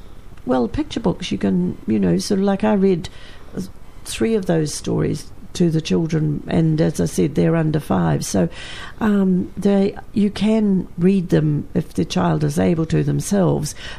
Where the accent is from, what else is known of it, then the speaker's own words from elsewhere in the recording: New Zealand; Like in my own family, I'm fifth generation on one side and third on another. So I'm totally Kiwi